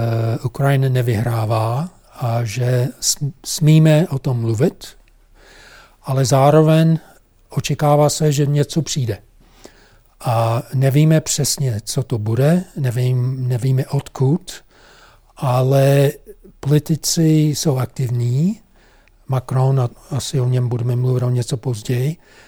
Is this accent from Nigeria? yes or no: no; United States; Czech is a second language; když teď mluvím jako Američan, to používáme vůči Taiwanu